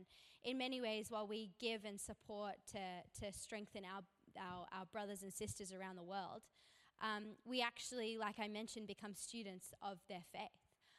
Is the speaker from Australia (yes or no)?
yes; Manly, New South Wales, Australia; And I'm a local. I am from Manly. That's where I grew up.